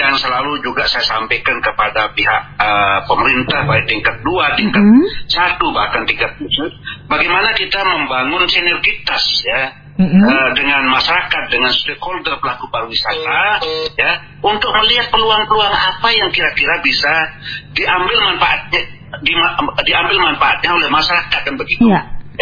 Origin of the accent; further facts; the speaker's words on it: West Nusa Tenggara, Indonesia; Inilah yang terus kami gali ya, budaya kami dari Sasak Lombok ini.